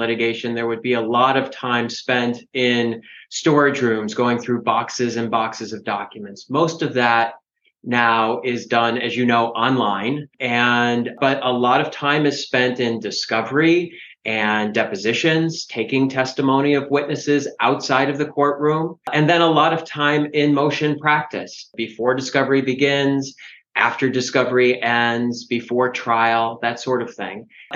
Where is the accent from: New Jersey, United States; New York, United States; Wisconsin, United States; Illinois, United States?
Illinois, United States; Chicago; Well, I was born and raised in Chicago, right in the city, just a few L stops from Wrigley Field on the north side.